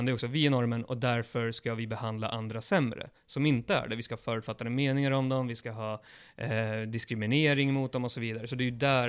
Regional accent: Sweden; Jag växte upp i Sverige under 90-talet.

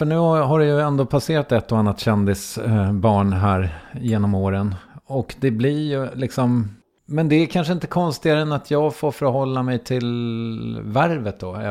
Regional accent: Strängnäs, Södermanland, Sweden; Nej, jag kommer från Strängnäs

